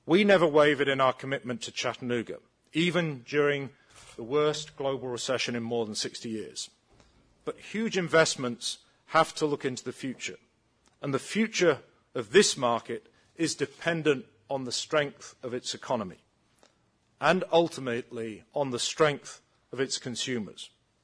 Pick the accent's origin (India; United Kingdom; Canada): United Kingdom; now in United States; I'm British. I've worked for American companies in England, Turkey, and Switzerland. I've also worked in Germany. Now I work for a German company in the US.